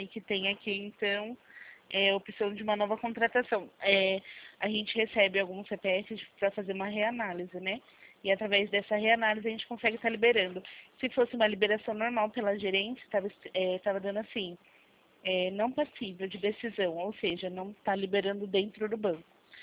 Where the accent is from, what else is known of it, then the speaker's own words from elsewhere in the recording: Jundiaí, São Paulo, Brazil; Eu sou aqui de Jundiaí, pertinho de você.